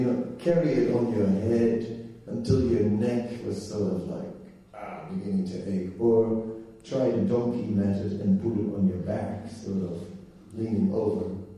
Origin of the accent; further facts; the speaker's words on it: Netherlands; I said, I'm from Holland, you know.